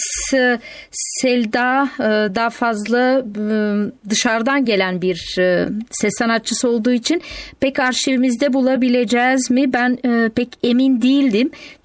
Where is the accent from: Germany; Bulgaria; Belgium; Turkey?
Bulgaria; Biliyorsunuz sevgili dostlar, Bulgaristan'ımız, vatanımız Gül Vadisi ile ünlüdür.